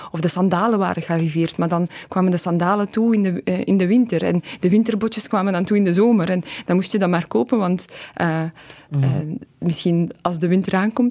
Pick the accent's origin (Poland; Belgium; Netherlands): Poland